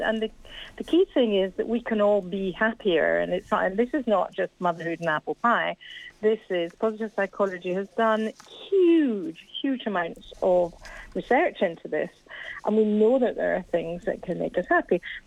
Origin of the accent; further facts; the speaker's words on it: Scotland, United Kingdom; now in London, United Kingdom; Yeah, I live in London, so it's quite interesting for a long time. I'm a Scottish Londoner.